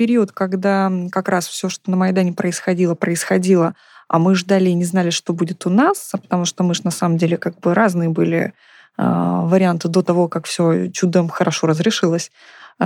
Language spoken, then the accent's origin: Russian; Crimea, Ukraine; так как я из региона, который как бы так немножко близко взглянул на эту всю историю, я из Крыма